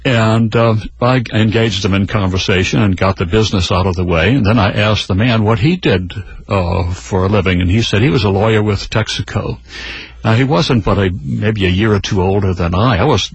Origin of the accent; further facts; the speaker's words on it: New Orleans, Louisiana, United States; And I'd been away from New Orleans, which I always considered my hometown, for 4 years. And I thought that was too long, and I wanted to go back and stay a while. So I went to New Orleans and moved in with Mom and Dad.